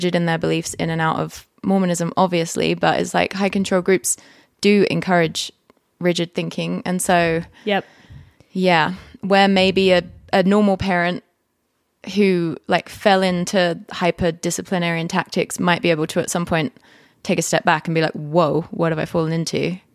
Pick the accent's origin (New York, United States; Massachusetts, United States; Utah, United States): Utah, United States; Provo; Like, I grew up in Provo. It was very chill.